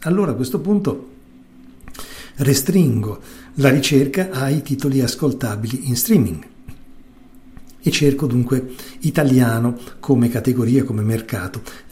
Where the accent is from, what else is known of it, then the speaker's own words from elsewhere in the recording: Genoa, Liguria, Italy; E da genovese ero curioso